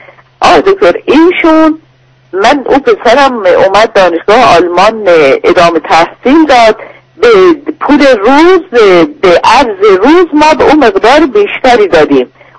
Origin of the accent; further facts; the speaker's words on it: Iran; now in Europe; بلند شدم از ایران اومدم اینجا بمونم، اینجا رو دوست نداشتم، دیدم به درد من برای زندگی تو این سن نمیخوره. من 60 سالم هست، اصلا خوشم نیومد از اروپا، میخوام الان برگردم